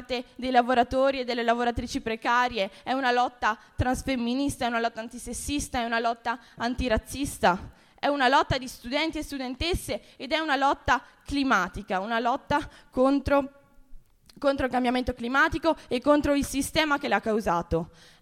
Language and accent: Italian; Venice, Veneto, Italy; Io vengo da Venezia